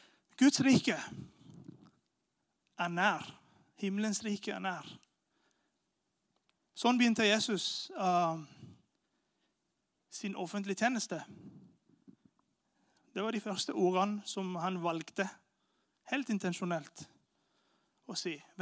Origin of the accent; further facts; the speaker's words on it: India; also born or lived in Venezuela; now in Norway; Jeg kommer da fra en latinsk kultur. Og i en latinsk kultur, jeg kommer fra Venezuela, for dere som ikke kjenner meg, ble oppvokst i India.